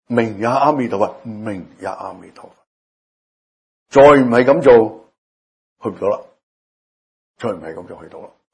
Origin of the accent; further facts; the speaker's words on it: Hong Kong; 我哋香港人个叫买少见少啦